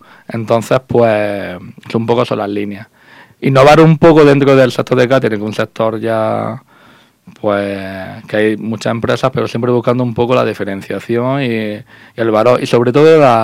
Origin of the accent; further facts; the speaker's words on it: Granada, Andalusia, Spain; como granadino 100%, que me corre por las venas, es algo cultural y algo que llevamos en el ADN, yo por lo menos en mi familia.